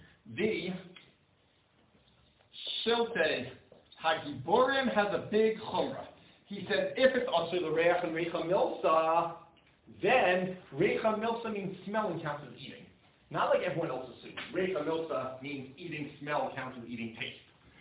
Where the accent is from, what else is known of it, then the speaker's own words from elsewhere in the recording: Brooklyn, New York, United States; growing up in Brooklyn, I had Italian neighbors.